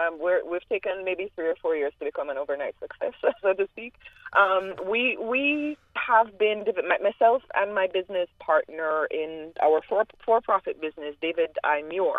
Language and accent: English; Jamaica; now in United States; Because when I was growing up in Jamaica, I would hear about the Caribbean, but I only knew Jamaican people and maybe one or two Trinidadians or what have you. When I came here to live in South Florida